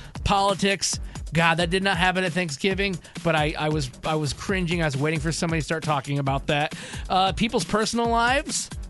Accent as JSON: {"language": "English", "region": "Michigan", "country": "United States", "said": "Well, I'm a Lions fan because I'm from Michigan originally, so I'm used to losing."}